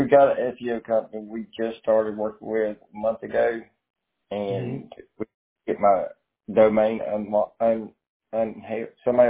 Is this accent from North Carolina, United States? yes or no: no; Bremen, Georgia, United States; And West Georgia, like Bremen. I'm from Bremen, Georgia.